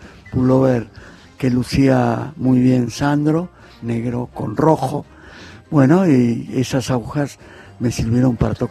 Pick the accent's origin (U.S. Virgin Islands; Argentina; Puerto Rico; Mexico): Argentina; Buenos Aires; nos conocíamos todos porque eran de Barracas, como yo. Yo viví en Suárez y Herrera, nací en Isabel la Católica y Rocha. Viví muchos años a una cuadra de la cancha de Boca.